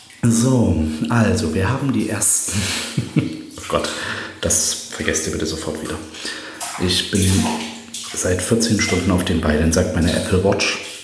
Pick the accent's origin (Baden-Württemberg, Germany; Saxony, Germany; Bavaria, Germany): Saxony, Germany; Plauen; now in Tokyo, Japan; Plauen ist meine Heimatstadt und der Unterschied zwischen Plauen und Tokio ist, dass man hier in Tokio, in Japan, wahnsinnig freundlich dann trotzdem behandelt wird.